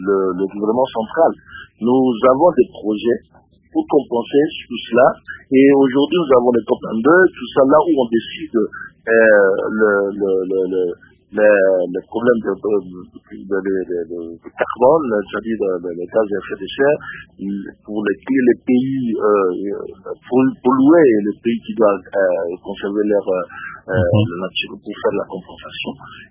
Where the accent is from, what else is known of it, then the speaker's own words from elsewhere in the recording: Ecuador; French is a second language; Je crois que le problème de forêt est très important, même chez nous à l'Équateur.